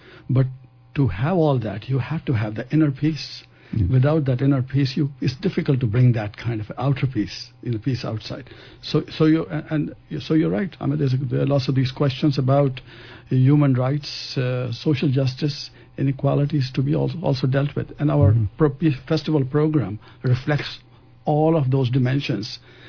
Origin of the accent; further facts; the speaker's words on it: India; now in Canada; I come from India, and I came to Canada 45 years ago.